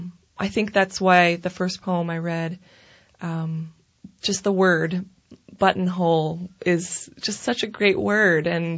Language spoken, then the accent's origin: English; Pittsburgh, Pennsylvania, United States; We're from Pittsburgh. I'm a Pittsburgher.